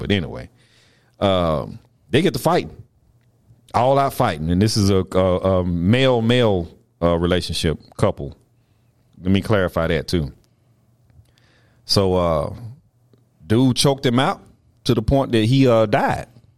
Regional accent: the South, United States; Her name, for me, is Bonet because I'm from the South.

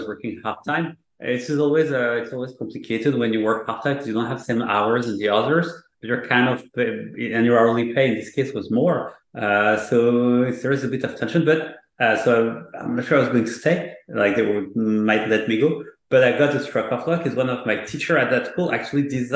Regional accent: France; But because I was from France, in France, you know, we've got this kind of lifetime employment thing.

